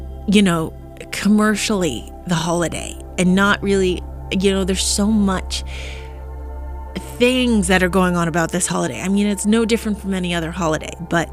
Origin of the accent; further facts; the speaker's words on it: Newton, Massachusetts, United States; born there; I was born on Easter, April 19th, 1987, Easter. And I was the first baby that day born on Newton Wellesley Hospital.